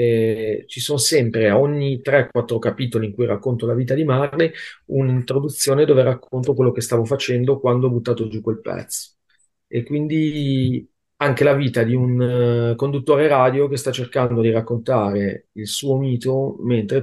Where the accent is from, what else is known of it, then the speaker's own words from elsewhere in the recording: Milan, Lombardy, Italy; Milano. Sono di Milano